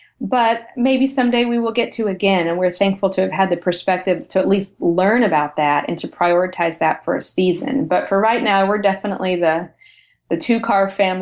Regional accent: United States; Yeah, we're American. Yes, we live here.

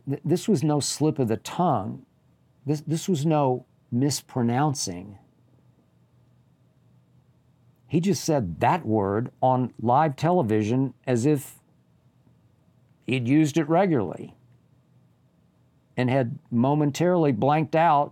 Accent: Oklahoma, United States; also born or lived in San Francisco Bay Area, California, United States; That's Vanderbilt, my alma mater, Oklahoma, my home state school.

